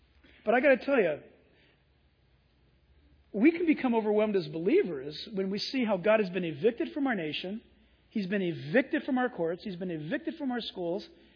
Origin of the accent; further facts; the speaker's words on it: San Diego, California, United States; I was born and raised in San Diego and Southern California and Orange County, and I'm an American.